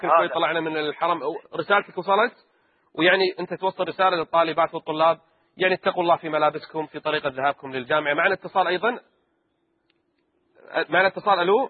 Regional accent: Kuwait; يؤيدون منع الاختلاط في كل مراحل التعليم عندنا في الكويت

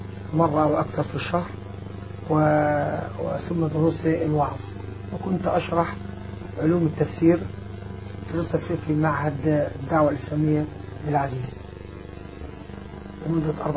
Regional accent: Beni Suef Governorate, Egypt; انتقلت من إسكندرية بعد أن انتهيت، عدت مرة ثانية إلى محافظتي بني سويف

